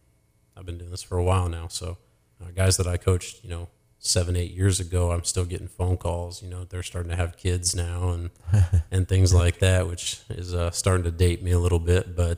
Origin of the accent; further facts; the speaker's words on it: Kansas City, Missouri, United States; I grew up in Kansas City. I'm a big Royals fan.